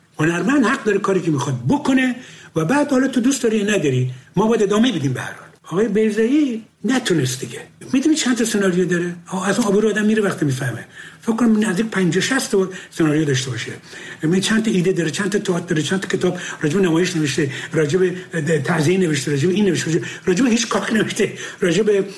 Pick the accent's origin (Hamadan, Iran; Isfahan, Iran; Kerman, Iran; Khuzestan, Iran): Khuzestan, Iran; Abadan; من بچه آبادانم، آبادان نزدیک تیاران و ایاران اینا بر بیرون بود.